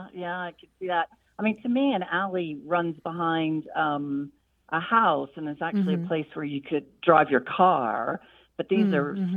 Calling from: Cincinnati, Ohio, United States; also born or lived in Sussex, United Kingdom; I'm calling from Cincinnati.

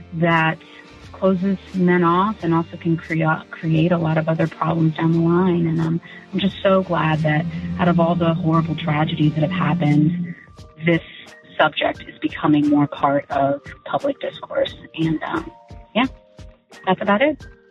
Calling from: Orlando, Florida, United States; I'm calling from Orlando. I live very close to Pulse and I'm very close to the plaza where … was shot and killed.

